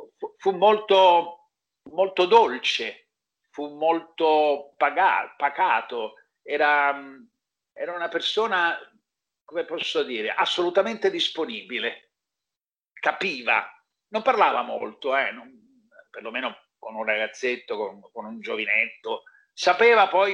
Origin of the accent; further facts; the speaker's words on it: Catania, Sicily, Italy; perché io sono nato a Catania in un quartiere popolare